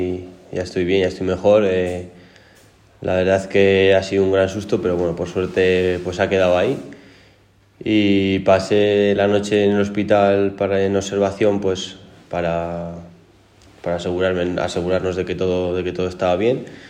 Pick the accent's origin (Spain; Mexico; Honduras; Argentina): Spain; Logroño, La Rioja; now in Monfarracinos, Spain; yo vivo con Fermín, que somos los dos de Logroño y vivimos en Monferracinos